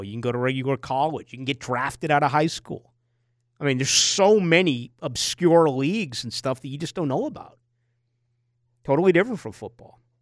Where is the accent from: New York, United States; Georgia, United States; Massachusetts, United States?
Massachusetts, United States; Boston; I grew up in Boston. That was like the prize school.